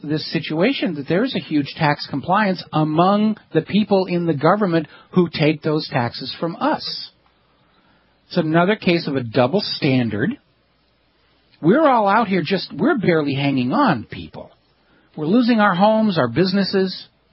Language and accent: English; New Hampshire, United States; also born or lived in Boston; Now, I'm from New England originally. I was born in Boston, spent my childhood on a farm in New Hampshire, and so this is all local stuff for me.